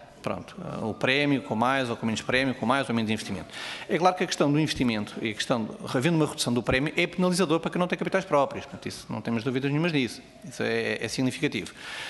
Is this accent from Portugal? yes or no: yes; Oeste, Portugal; eu sou do Oeste